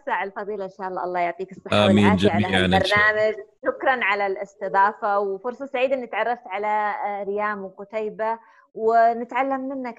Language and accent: Arabic; Saudi Arabia; الميزة التنافسية إن إحنا سعوديين